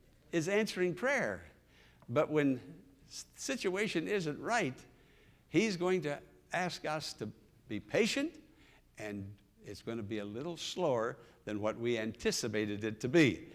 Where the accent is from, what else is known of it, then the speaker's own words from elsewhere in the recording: Pennsylvania, United States; I'm from Western Pennsylvania, as you know, hill country.